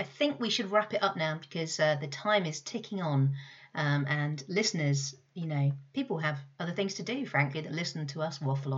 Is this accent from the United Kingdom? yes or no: yes; United Kingdom; because I'm British and we love a pea.